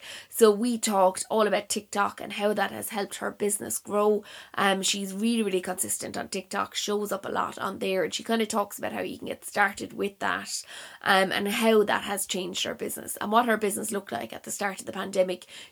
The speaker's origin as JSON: {"language": "English", "town": "Clonmel", "region": "Tipperary", "country": "Ireland", "accent": "Clonmel", "said": "So look at the writing style, my Clonmel accent's coming out there, writing style."}